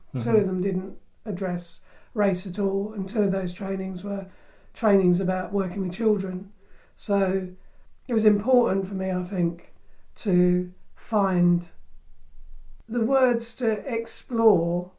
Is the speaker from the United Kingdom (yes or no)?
yes; United Kingdom; fundamental to me as a black person growing up in Britain